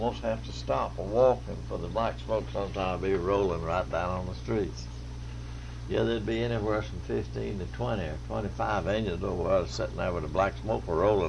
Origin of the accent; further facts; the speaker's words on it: North Dakota, United States; born there; I was born in Slope County. So she didn't get far away from home.